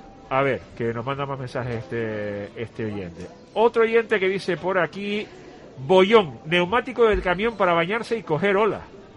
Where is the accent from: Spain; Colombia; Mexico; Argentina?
Spain; Canary Islands; la cantidad de gente que toma ansiolíticos en Canarias, por ejemplo, que somos récord de España